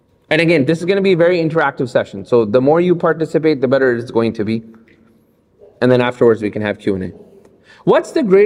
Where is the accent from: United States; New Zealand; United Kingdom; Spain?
United States; Atlanta, Georgia; I'm from Atlanta.